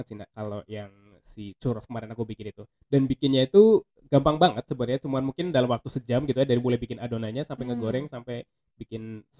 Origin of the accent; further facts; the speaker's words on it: Central Java, Indonesia; aku kan asli Jawa ya, Nek. Jawa Tengah.